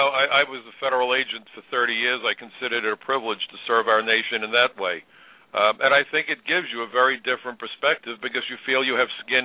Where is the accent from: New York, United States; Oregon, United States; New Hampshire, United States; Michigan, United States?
New York, United States; New York City; I'm a New Yorker. I lived through 9/11 here in New York City.